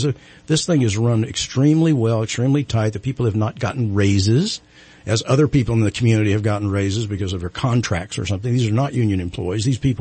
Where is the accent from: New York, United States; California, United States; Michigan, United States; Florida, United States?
California, United States; And I said, "No, actually, I'm from California."